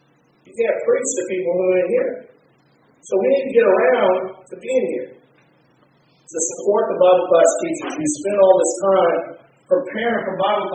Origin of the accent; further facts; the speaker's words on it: California, United States; the church I grew up in California used to do that.